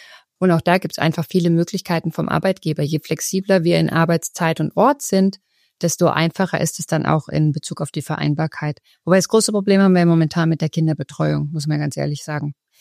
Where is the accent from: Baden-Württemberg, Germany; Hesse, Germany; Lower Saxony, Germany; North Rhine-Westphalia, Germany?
Baden-Württemberg, Germany; hier Baden-Württemberg, wo ich herkomme, ganz traditionell